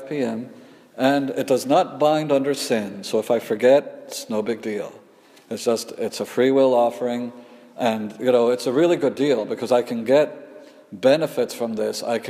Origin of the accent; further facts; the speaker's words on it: Mexico; I grew up in Mexico, a third world nation